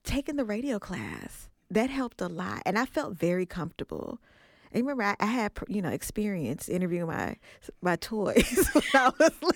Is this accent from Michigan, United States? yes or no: no; Oakland, California, United States; And then public radio, even I grew up in Oakland, you didn't really see a whole lot of promotion of public radio, right?